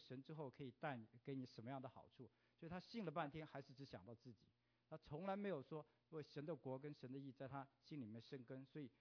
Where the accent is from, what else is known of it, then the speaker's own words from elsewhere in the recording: China; 我们中国人有一句话说啊，工欲善其事，必先利其器。